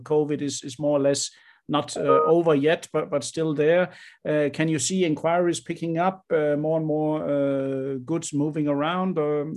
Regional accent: Denmark; English is a second language; Yeah, of course, it's I'm coming from Denmark.

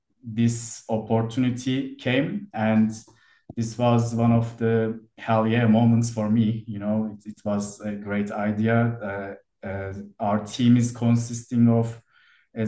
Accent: Turkey; I'm originally from Turkish, born and raised in Turkey, and I graduated from maritime faculty in a university in Izmir, Dokuz Eylül University, and started my career in Istanbul

